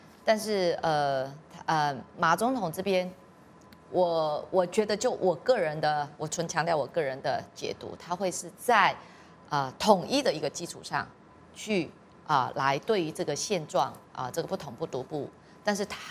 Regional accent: Taiwan; 这个才是现在我们台湾人民的主流民意

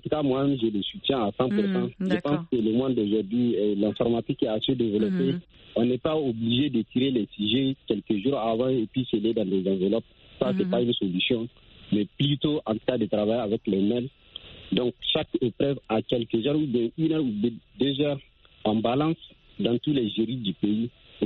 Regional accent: Niger; Particulièrement, en tout cas, ici, chez moi, au Niger.

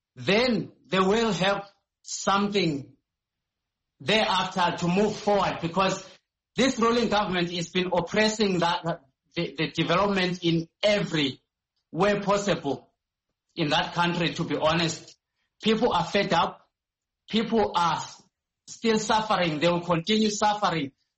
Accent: Matabeleland, Zimbabwe; I come from Matabeleland side, where I've seen a lot of struggle and a lot of marginalization down there.

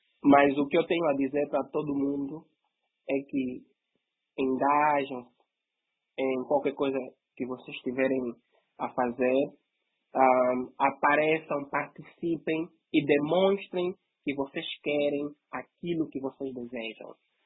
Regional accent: Cazenga, Luanda, Angola; Eu, pessoalmente, sou do Kazonga, sou do Kurtumi, conheço bem a dor da ferida, conheço bem a dor do sofrimento.

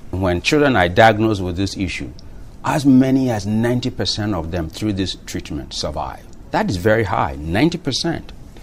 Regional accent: Ghana; growing up in Ghana on the farm, I experienced hunger.

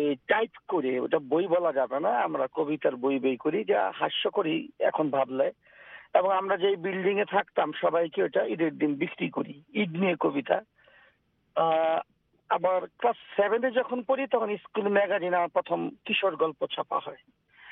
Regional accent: Narayanganj, Dhaka Division, Bangladesh; আমার জন্ম নারায়ণগঞ্জ শহরে এবং শৈশব জন্ম ওই শহরে, কৈশোর এবং তারুণ্যের একটি সময় পর্যন্ত নারায়ণগঞ্জ শহরে আমি ছিলাম।

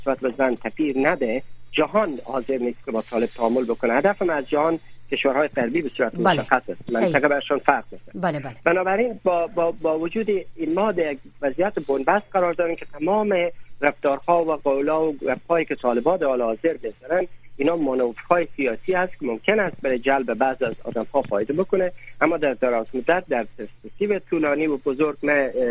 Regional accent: Afghanistan; ما افغان هستیم

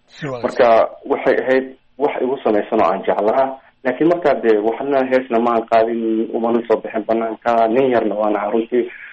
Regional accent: Mogadishu, Banaadir, Somalia; born there; anigu waxaan ku dhashay Muqdisho laakiin nolosheeda intii badnayd waxaan ku soo qaatay deegaankaas la foolay

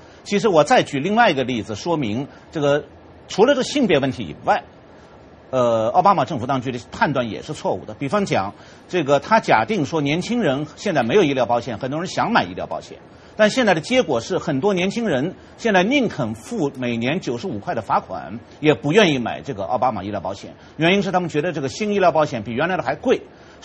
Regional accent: United States; 他忽视了我们美国人并不希望在他的任期内一定要把所有问题都解决

